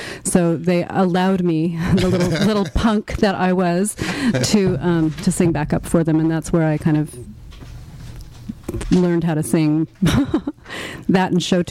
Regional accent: Santa Barbara, California, United States; Yeah, I grew up in Santa Barbara, and when I was pretty young, my mother took me to a folk dance festival

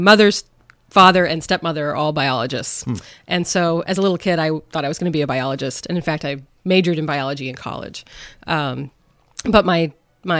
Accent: Palo Alto, California, United States; I grew up in Palo Alto, but, you know, went from suburbia during the school year up to this very primitive existence.

